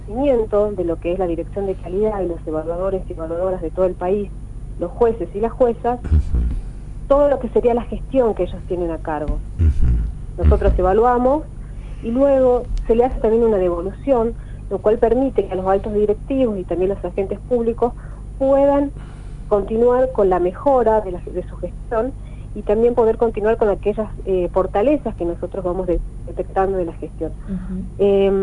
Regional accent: Tucumán, Argentina; yo soy tucumana

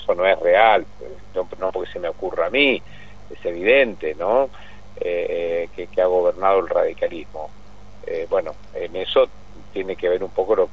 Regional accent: Mendoza, Argentina; Así que ahí como mendocinos algún problema evidentemente tenemos.

